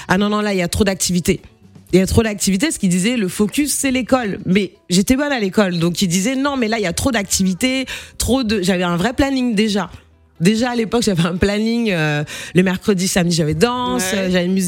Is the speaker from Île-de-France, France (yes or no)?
yes; Paris, Île-de-France, France; now in United States; quand j'ai grandi à Paris avec donc des parents guinéo-bissau et sénégal